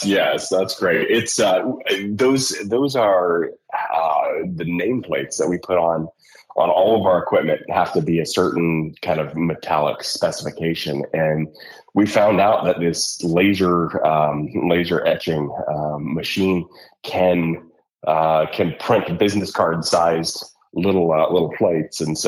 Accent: Texas, United States; I grew up in small town Texas, homeschooled kid. I was the oldest of seven kids.

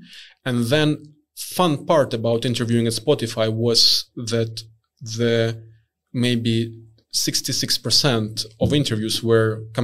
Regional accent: Belarus; moved away as an adult; now in Sweden; I'm originally from Belarus. So, and after I finished university, I wanted to live somewhere else. And luckily for me, Spotify invited me to live in Sweden and to work at Spotify.

